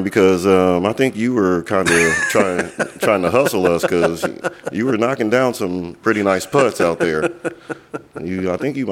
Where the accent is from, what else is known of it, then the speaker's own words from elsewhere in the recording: Fairborn, Ohio, United States; also born or lived in Phoenix; Yeah, I went to Fairborn High School. I'm originally from Fairborn.